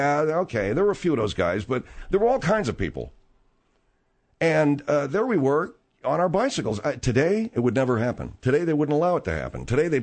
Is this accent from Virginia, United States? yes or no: no; Arcadia, California, United States; I grew up in Arcadia, California, and the main center of attraction in Arcadia is Santa Anita Racetrack.